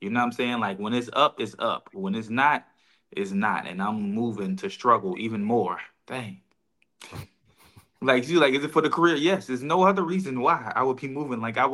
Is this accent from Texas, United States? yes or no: no; Virginia, United States; 'cause I'm from Virginia originally, right? But my career started in Philly.